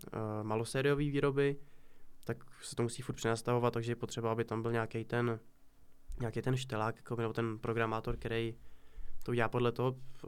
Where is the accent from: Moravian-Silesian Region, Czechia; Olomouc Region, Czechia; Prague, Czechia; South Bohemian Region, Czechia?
South Bohemian Region, Czechia; Dolní Dvořiště; Z Dolního Dvořiště.